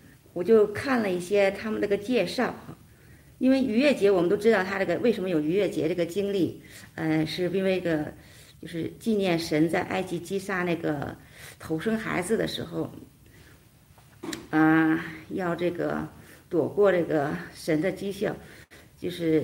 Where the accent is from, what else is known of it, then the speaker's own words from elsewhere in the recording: China; 好像跟我们中国人新年一样，一般是要过七天